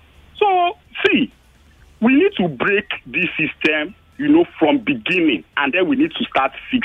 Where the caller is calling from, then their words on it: Ekwe, Imo, Nigeria; I'm calling from Ekwe.